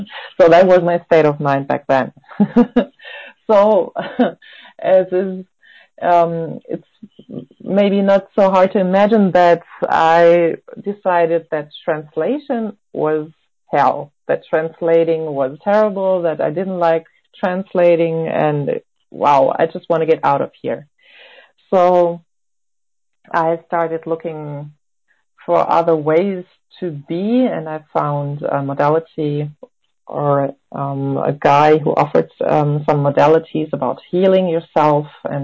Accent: Germany; English is a second language; I come from Germany, from West Germany

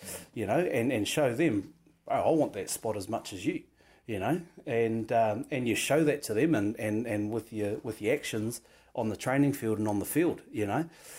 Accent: New Zealand; I'm a Kiwi. I'm from New Zealand and I love my country and this is me.

